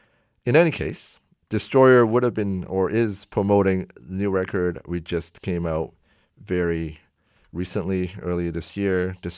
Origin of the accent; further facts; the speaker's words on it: Winnipeg, Manitoba, Canada; growing up in Winnipeg, in the 90s